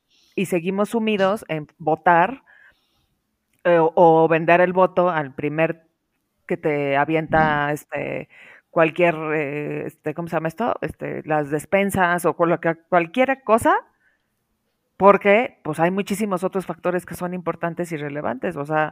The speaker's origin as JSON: {"language": "Spanish", "country": "Mexico", "said": "Lo triste es que no estamos preparados como mexicanos para exigir algo a nuestros presidentes."}